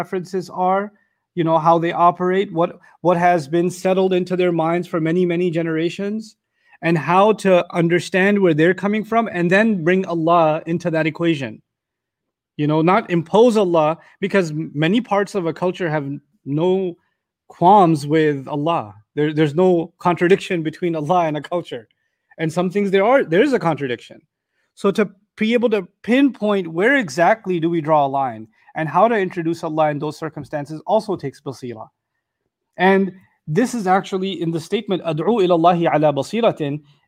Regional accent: Pakistan; where I come from Pakistan or even India, etc., we use other names for God.

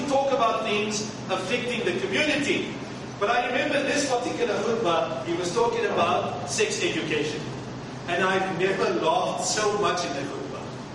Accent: Cape Town, Western Cape, South Africa; Cape Town, South Africa, my hometown.

